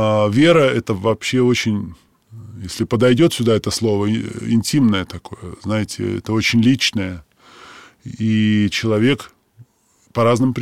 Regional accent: Saint Petersburg, Russia; которая зародилась в России, в моем родном городе Санкт-Петербурге.

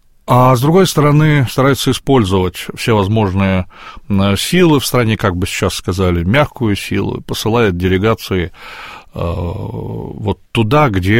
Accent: Nizhny Novgorod, Nizhny Novgorod Oblast, Russia; потому что я нижегородец, я там жил, вырос

